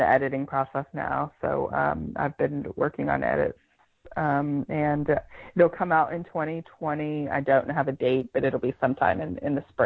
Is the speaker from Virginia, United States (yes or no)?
no; California, United States; moved away as an adult; Well, I'm from California, and I have been but living here all of my adult life.